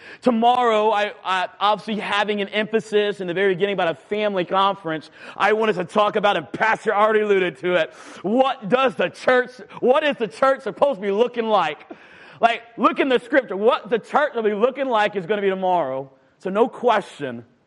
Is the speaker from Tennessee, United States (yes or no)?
no; North Carolina, United States; I mean, come on, I'm from North Carolina. We don't even do that in North Carolina, bro.